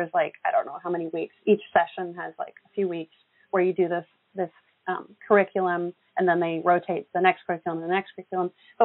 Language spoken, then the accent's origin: English; Alaska, United States; She took my sister and I to folk festivals. We grew up in Alaska.